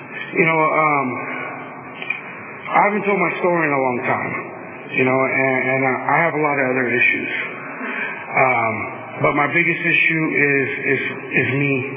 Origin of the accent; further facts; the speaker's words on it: Visalia, California, United States; also born or lived in Tulare; I am originally from born in Tulare, California, General Hospital, the old one, not the new one. Born and raised in Northside Visalia, not by choice, but through reality.